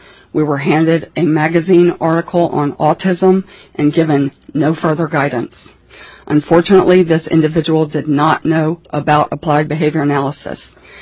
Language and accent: English; Panama City, Florida, United States; I'm from Panama City, Florida.